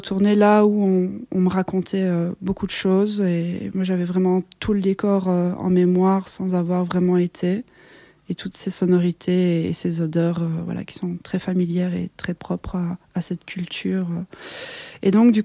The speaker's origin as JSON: {"language": "French", "country": "Belgium", "tie": "born there", "said": "Je suis née, oui, effectivement, en Belgique avec des parents qui ont vraiment fait tous les efforts du monde pour parler le français de la meilleure façon qu'il soit"}